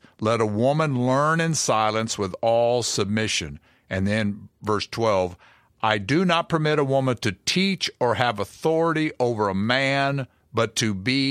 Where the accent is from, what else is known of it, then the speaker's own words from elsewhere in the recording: Kentucky, United States; I'm from Kentucky